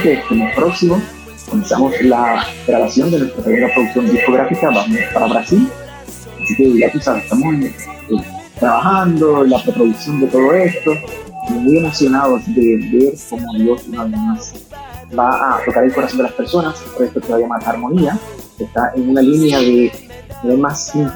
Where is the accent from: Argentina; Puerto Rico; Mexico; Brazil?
Puerto Rico; Pero no soy de allá, soy puertorriqueño, hablo portugués, pero no soy brasileño.